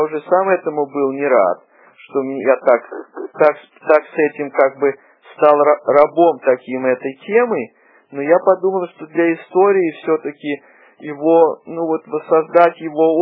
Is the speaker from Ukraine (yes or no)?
no; Russia; я вырос в России, да.